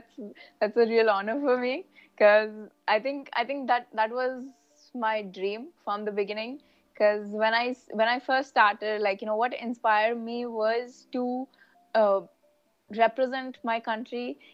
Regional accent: India; not take me seriously because I was from India.

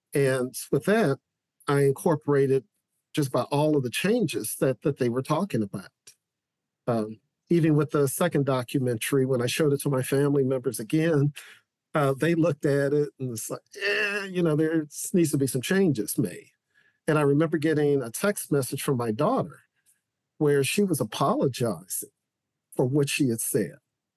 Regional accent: St. Louis, Missouri, United States; Again, he's from my hometown of St. Louis.

